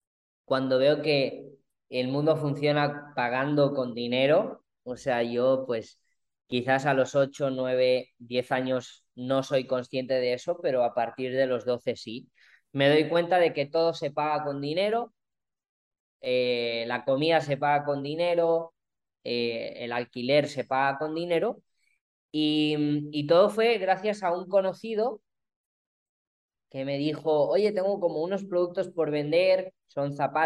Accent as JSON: {"language": "Spanish", "town": "Palma", "region": "Balearic Islands", "country": "Spain", "said": "Soy de Palma de Mallorca"}